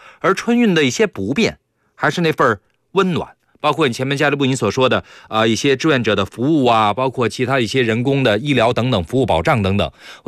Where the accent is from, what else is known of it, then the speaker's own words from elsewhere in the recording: China; 对我们中国人的这种思维定式当中，过去都要速度、要快、要效率